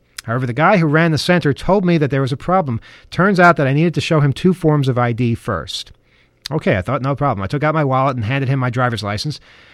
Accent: New Jersey, United States; I grew up in New Jersey, and I remember one of the key things for contacting my parents for a ride or in an emergency in my teen years

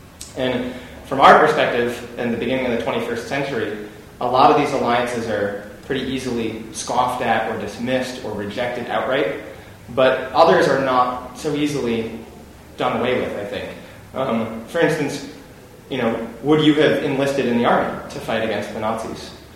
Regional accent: Chicago, Illinois, United States; I'm from Chicago.

